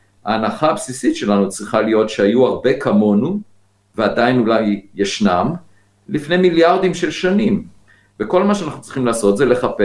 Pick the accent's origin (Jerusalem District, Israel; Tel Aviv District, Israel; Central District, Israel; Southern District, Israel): Central District, Israel; Beit Hanan; אני נולדתי במושב בית חנן, גדלתי על רקע אסיפת ביצים כל יום אחרי הצהריים